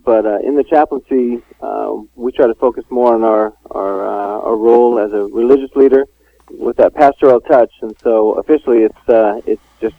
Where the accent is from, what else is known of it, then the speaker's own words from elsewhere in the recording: Spokane, Washington, United States; also born or lived in Seattle; I was born in Seattle, and then through Lutheran Social Services, adopted by my parents … raised in Spokane, Washington, in a Christian family